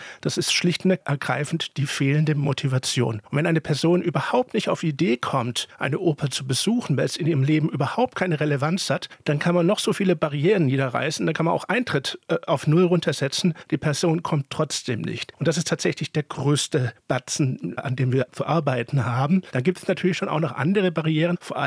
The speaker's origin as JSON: {"language": "German", "region": "Southern Germany", "country": "Germany", "tie": "born there", "said": "Ich bin 44 und bin in Süddeutschland geboren."}